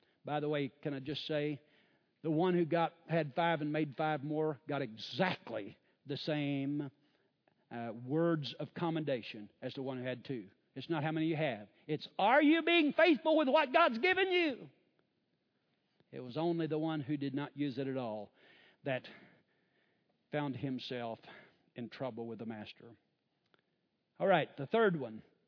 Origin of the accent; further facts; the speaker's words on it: Dry Holler, Missouri, United States; I grew up down in Dry Holler, which is off of Chestnut Ridge. Dry Holler runs into Bull Creek. Bull Creek into Lake Taneycomo. So we were raised along Bull Creek in Dry Holler.